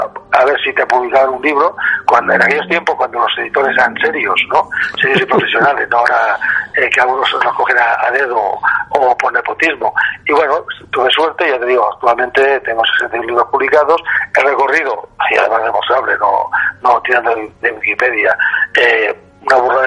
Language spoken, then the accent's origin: Spanish; Spain; yo soy más español que la guitarra.